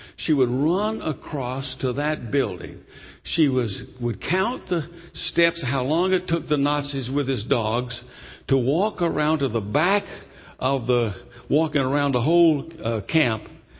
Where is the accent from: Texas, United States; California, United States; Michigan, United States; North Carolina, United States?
North Carolina, United States; also born or lived in Connecticut; Now, I was born in Connecticut, but as a young boy, we moved to North Carolina for 12 years, and we lived in a small town, and we had a little piece of land, and it was the Depression.